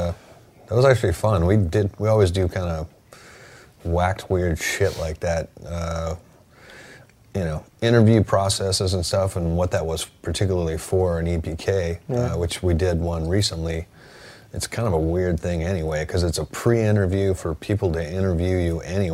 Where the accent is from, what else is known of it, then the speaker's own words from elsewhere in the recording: Tacoma, Washington, United States; No, we all come from like little suburbs, I guess, of around Seattle. And I was the furthest south. I was from Tacoma.